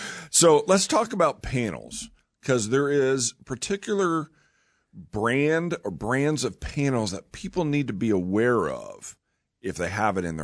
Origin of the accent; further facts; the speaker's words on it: Bethany, Oklahoma, United States; I grew up in Bethany.